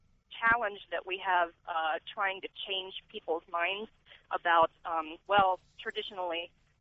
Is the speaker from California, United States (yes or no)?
no; Youngstown, Ohio, United States; I am originally from the Youngstown area, and so we've seen such a decline in the industrialization and jobs in that area.